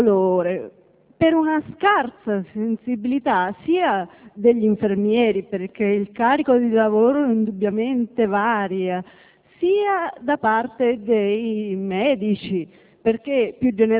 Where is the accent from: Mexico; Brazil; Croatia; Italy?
Italy; Terni, Umbria; vengo da Terni.